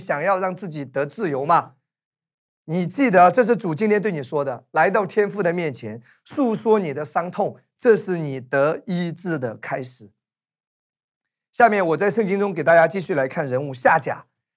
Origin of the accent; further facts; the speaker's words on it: China; 所以我自己也是土生土长的中国的